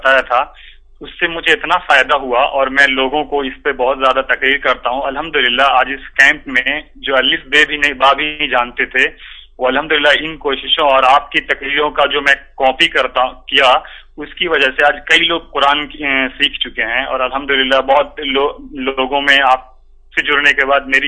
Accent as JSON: {"language": "Urdu", "town": "Kamrauli", "region": "Bihar", "country": "India", "tie": "born or raised there", "said": "میرا گھر انڈیا ہے, بہار میں دربھنگا ڈسٹرکٹ پڑتا ہے, کمرولی گاؤں ہے میرا."}